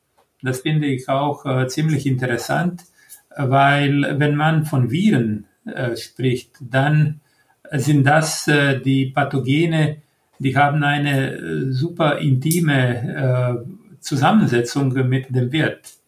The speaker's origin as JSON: {"language": "German", "country": "Croatia", "also_born_or_lived": "Munich / United States", "second_language": "German", "moved": "as an adult", "lives_now": "Germany", "said": "Ich komme aus Kroatien ursprünglich, wo ich Medizin studiert habe. Kurz danach habe ich Kroatien verlassen."}